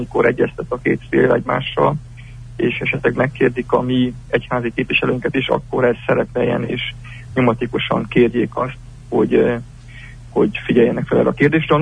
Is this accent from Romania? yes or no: yes; Transylvania, Romania; hogy kisebbségbe kerültünk, és erdélyi magyarként román állampolgárokká váltunk